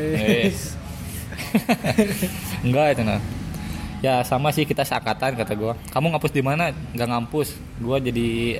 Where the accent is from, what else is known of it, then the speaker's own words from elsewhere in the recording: Bandung, West Java, Indonesia; Kata gue, saya orang Bandung